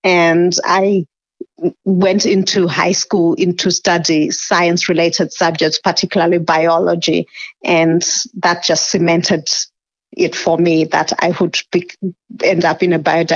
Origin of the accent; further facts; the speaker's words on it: Zimbabwe; because I grew up in Zimbabwe